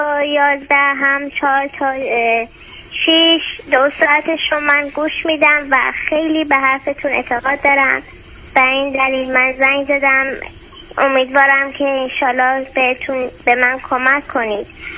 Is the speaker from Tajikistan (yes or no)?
no; Australia; moved away as an adult; also born or lived in United States; now in California, United States; من اینجا تو امریکا به دنیا اومدم، بعد وقتی بچه بودم 2 سالم بود، بیبی بودم، مادرم و پدرم و برادرم، یه برادر بزرگتر دارم، 6 سال اختلاف سنی داریم و منو بردن استرالیا،